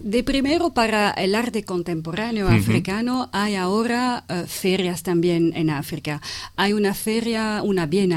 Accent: Brussels, Belgium; Spanish is a second language; moved away as an adult; now in Spain; Yo soy belga de Bruselas y trabajé más de 10 años en la organización de ferias de arte.

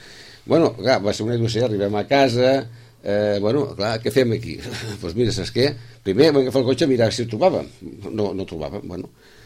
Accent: Sitges, Catalonia, Spain; Som de Sitges

